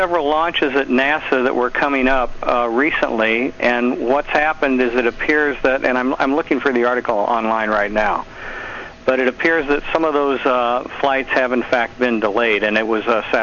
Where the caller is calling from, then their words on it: Manteca, California, United States; I'm a first-time caller, and I'm calling from Manteca, California.